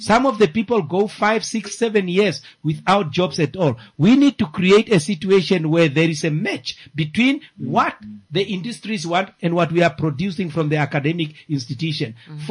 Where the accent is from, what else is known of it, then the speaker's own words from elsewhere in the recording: Windhoek, Khomas, Namibia; But I was born in Windhoek and have grown up in Windhoek.